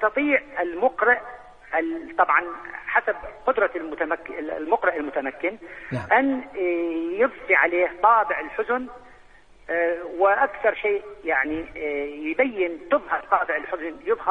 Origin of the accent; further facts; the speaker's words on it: Iraq; طبعا مقام النهاوند كما قلت أنه هو مقام رئيسي، لكن عندنا في العراق له فرعين